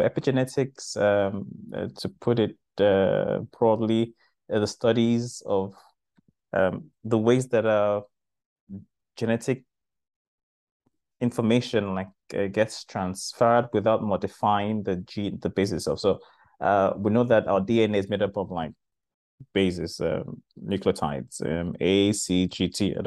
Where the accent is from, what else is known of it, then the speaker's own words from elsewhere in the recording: Nigeria; born there; English is a second language; So I'm a Nigerian by birth, and I got a scholarship to study medicine.